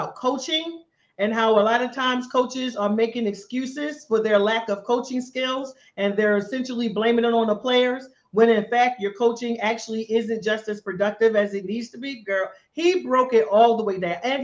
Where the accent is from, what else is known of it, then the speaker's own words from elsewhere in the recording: Maryland, United States; Woo, crabs, girl. I'm from Maryland. What are we talking about?